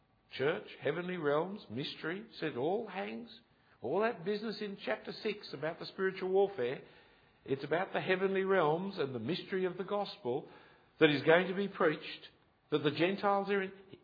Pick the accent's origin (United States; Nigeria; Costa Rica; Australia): Australia; it's just I'm an Australian, I've got good grounds for it.